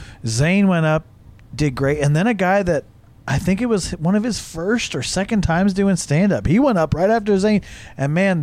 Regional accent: Arkansas, United States; I grew up in Arkansas. I should know that.

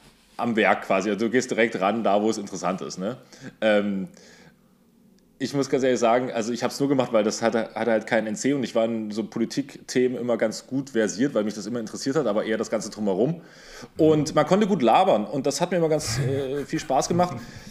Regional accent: Saxony, Germany; mir als Sachse gefällt das nicht ganz gut

